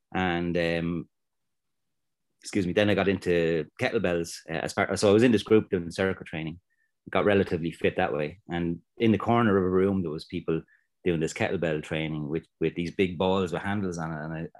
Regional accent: Waterford, Munster, Ireland; Yeah, so I'm from Waterford in Ireland. It's like southeast of Ireland. It's very seasonal.

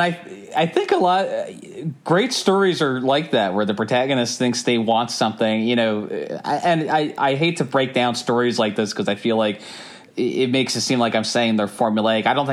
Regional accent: Aston, Pennsylvania, United States; No, I grew up in Aston, you know.

